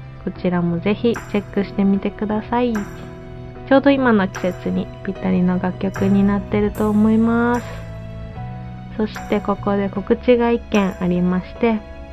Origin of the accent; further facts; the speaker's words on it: Fukushima, Japan; 出身が福島県出身なんですけれども、現在東京都で主に活動してます。今年は地元含め地方にも行けたらいいなとは思っております。